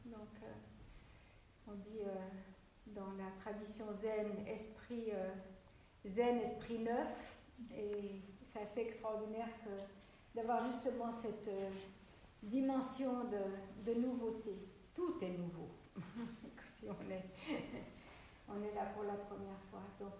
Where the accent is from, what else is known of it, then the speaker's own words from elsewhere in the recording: Switzerland; moi, je viens de Suisse. Donc, je ne suis pas française, je suis suissesse.